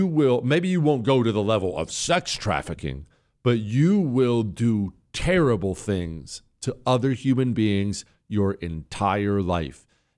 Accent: Omaha, Nebraska, United States; 5 sex traffickers were arrested in my hometown of Omaha, Nebraska. One of them was living on my street.

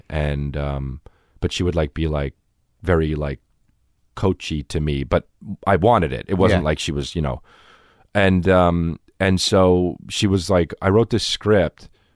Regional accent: New Jersey, United States; And I was like, I'm from New Jersey.

